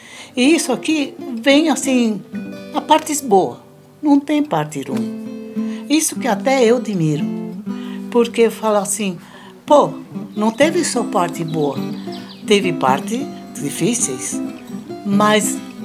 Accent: Italy; now in Brazil; E era, como nós somos italianos, era todo mundo uma turma que veio da Itália ao mesmo tempo.

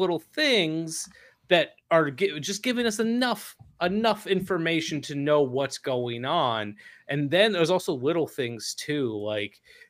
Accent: Wisconsin, United States; I think it's because we're from Wisconsin.

